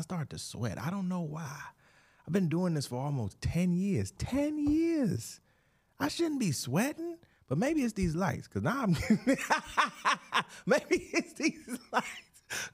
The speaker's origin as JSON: {"language": "English", "town": "Detroit", "region": "Michigan", "country": "United States", "said": "Y'all know I'm not from New York. I'm from Detroit. I'm from Michigan. Shout out to Michigan. 313 in the building. Detroit in the building."}